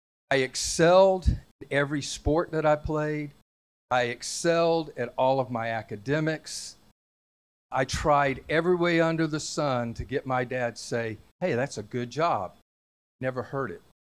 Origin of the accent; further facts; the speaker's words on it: Atlanta, Georgia, United States; I grew up here in Atlanta. I'm going to give my age away. I was born in 1957. On a farm on Briarcliff Road, 5 acres.